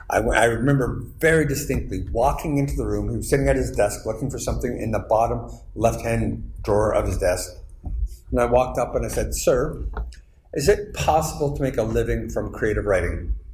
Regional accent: Curve Lake, Ontario, Canada; Growing up in Curve Lake is like growing up in any small town, especially when you're my age.

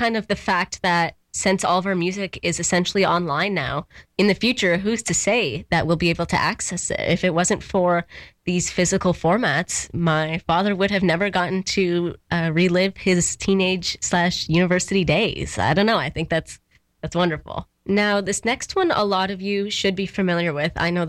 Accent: Ottawa, Ontario, Canada; I'm from Ottawa, so my family's from there

